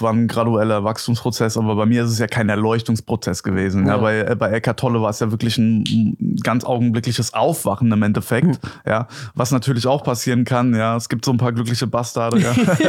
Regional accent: Gelnhausen, Hesse, Germany; Okay, also ich komme aus Gelnhausen. Das ist eine Kleinstadt, so 40, 45 Minuten entfernt von Frankfurt am Main.

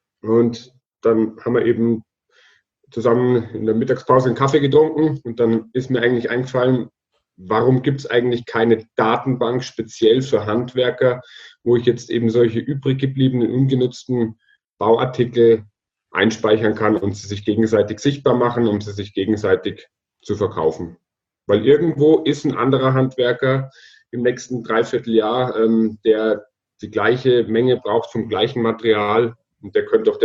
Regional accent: Würzburg, Bavaria, Germany; born there; now in Munich, Germany; Bin eigentlich geboren in Würzburg, lebe seit vielen Jahren in München, bin Familienvater

